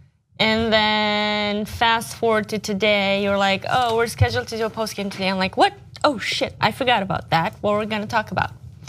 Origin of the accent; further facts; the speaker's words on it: Romania; I basically started going to school in 1990. And Romania was just coming out of communism.